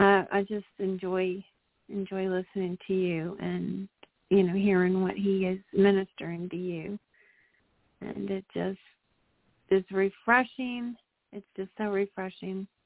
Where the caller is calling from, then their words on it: North Carolina, United States; Hi, LaShawn. It's … from North Carolina.